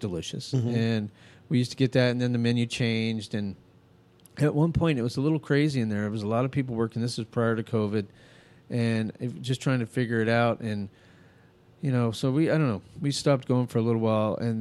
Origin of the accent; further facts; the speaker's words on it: Albuquerque, New Mexico, United States; Well, my mom loved Matt, and Matt loved my mom, and we grew up in Albuquerque